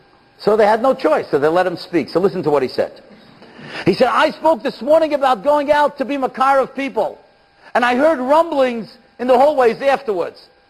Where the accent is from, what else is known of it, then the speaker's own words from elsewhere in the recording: Kew Gardens, New York, United States; we grew up in Kew Gardens together.